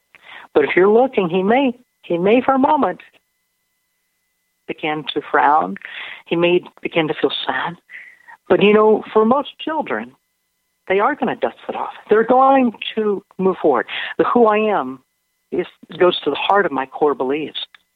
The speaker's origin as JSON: {"language": "English", "country": "United States", "tie": "born or raised there", "lives_now": "Canada", "said": "I'm an American and a Canadian. And, you know, I was born in the States and raised in the U.S."}